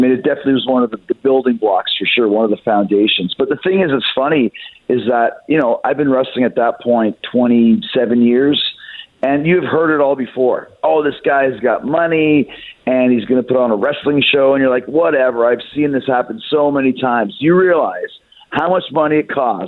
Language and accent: English; Winnipeg, Manitoba, Canada; I grew up in Winnipeg, Canada